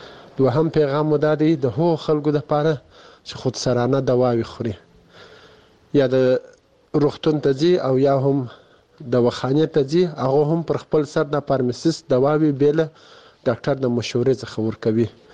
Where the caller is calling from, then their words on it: Kandahar, Afghanistan; د کندهار ولایت د سور لسمینه یې څخه تاسو ته پیغام ژدم. زه دلته په کندهار کې په یو شخصي روغتون کې د فارمسیست په حیث دنده اجرا کوم.